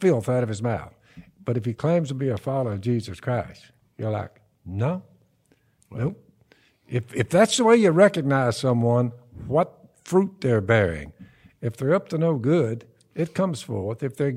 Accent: the South, United States; We're from the South. When I'm talking to older woman or whatever, I'm like, yes, ma'am.

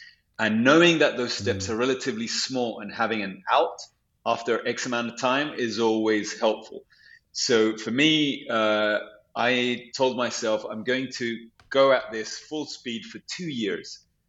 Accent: London, United Kingdom; also born or lived in Santiago, Chile; I was raised in London

